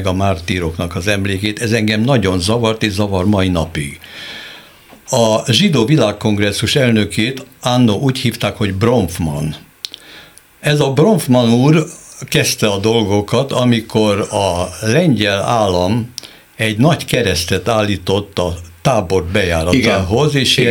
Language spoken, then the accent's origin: Hungarian; Hungary; Nálunk azt mondták, magyar a magyarral ilyet nem tehet, mert mi magyarok vagyunk.